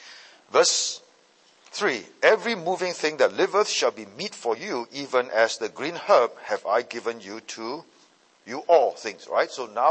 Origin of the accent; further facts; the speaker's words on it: Seremban, Negeri Sembilan, Malaysia; I still remember when I was in Malaysia, I was from Seremban. By the way, I grew up in Seremban.